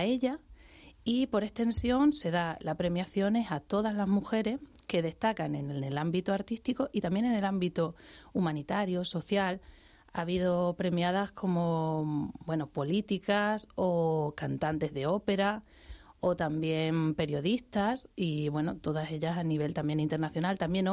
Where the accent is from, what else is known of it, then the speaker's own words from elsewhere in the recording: Extremadura, Spain; Sí, bueno, y española, que soy la primera española.